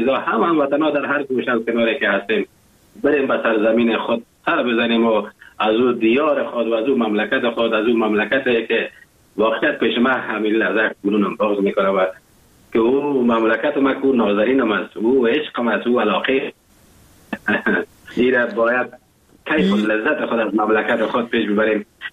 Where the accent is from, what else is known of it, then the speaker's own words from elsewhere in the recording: Afghanistan; now in Germany; زمانی که من از افغانستان بر آمدم به کشور آلمان آمدم